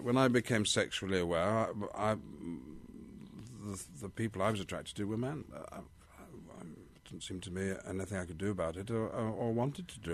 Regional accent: United Kingdom; but because I'm British.

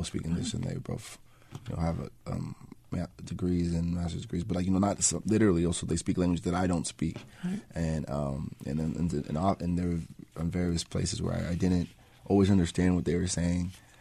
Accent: Spring Valley, New York, United States; also born or lived in Queens; I was born in Queens. I grew up there, but very early on we moved to Spring Valley, Rockin County, which is just outside the city.

